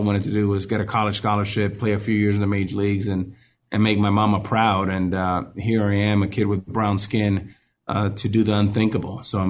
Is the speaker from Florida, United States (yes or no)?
yes; Miami, Florida, United States; And I grew up in Miami. You know, we didn't have a Miami Heat team for a long time.